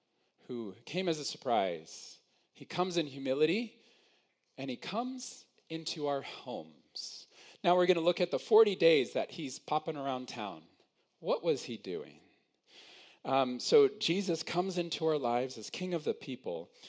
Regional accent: United States; now in Canada; I didn't. I'm American, so I don't know what kings are. But here in Canada, we have a king, okay?

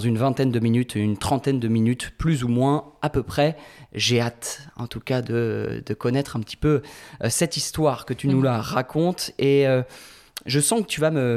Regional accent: France; mais chez nous, en France, c'est ce combat qui est mené.

